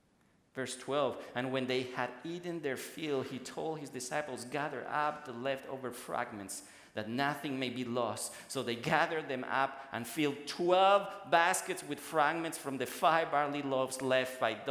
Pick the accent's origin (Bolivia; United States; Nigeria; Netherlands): Bolivia; I was visiting my home country, Bolivia